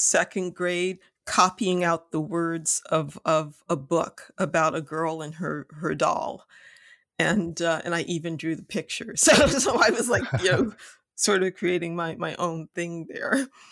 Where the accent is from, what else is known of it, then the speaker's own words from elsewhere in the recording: Lorain, Ohio, United States; I grew up in Lorain, Ohio, which is just west of Cleveland.